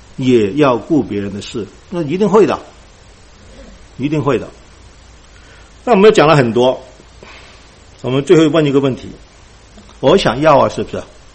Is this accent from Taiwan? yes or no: no; Guangdong, China; 因为我喜欢吃，因为我是广东人。